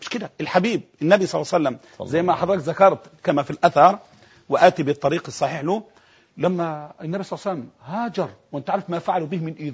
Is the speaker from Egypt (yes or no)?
yes; Egypt; أنا وسعادة البابا وسعادة الأستاذ نبيل عشنا على أرض مصر، ترعرعنا عليه، عشنا تحت سمائه